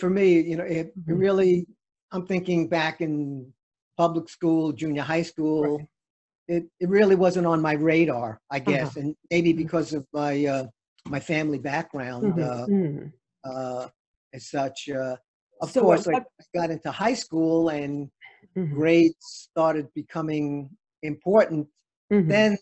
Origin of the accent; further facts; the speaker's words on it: New York, United States; I spent probably the first 25 years of my life in a square mile. I moved from Pominock to Aguilar Gardens, and then when I got married, we lived in Campus Hall.